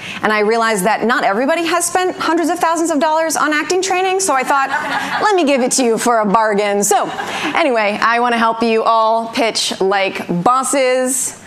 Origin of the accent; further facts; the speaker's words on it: Pasadena, California, United States; I grew up here in Pasadena, born and bred. I went to Mayfield Senior. I went to Chandler School, where I was yesterday, living out my memories of awkwardness, but very dramatic nonetheless.